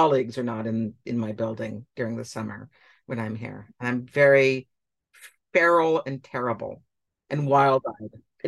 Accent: Boston, Massachusetts, United States; I grew up in Boston. I went to Fenway Park as a kid and I lived in that neighborhood.

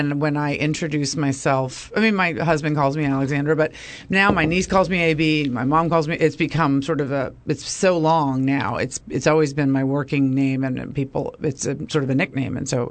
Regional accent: New York City, New York, United States; I grew up in New York City and I thought this place was had the excitement of New York

